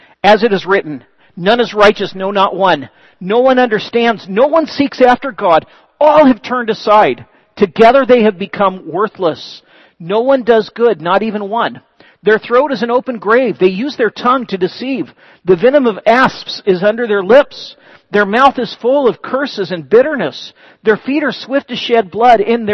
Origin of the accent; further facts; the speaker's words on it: California, United States; Now, really quickly, we're from California. We should all know the answer to this.